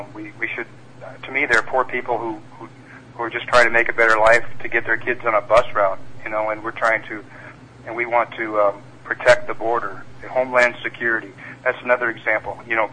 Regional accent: Norfolk, Nebraska, United States; I started out writing about my hometown in Norfolk, Nebraska, and how we used to go road hunting on the country road

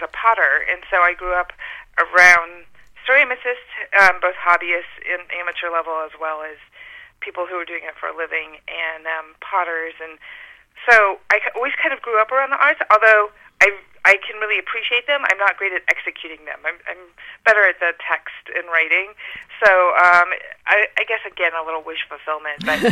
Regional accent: Houston, Texas, United States; than I had back in the day when I was growing up in Houston.

